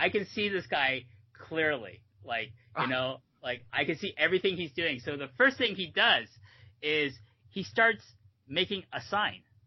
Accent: Toronto, Ontario, Canada; I'm used to it. I'm from Toronto.

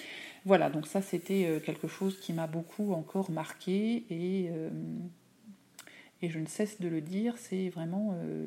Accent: France; beaucoup moins de touristes que l'on peut avoir chez nous en France.

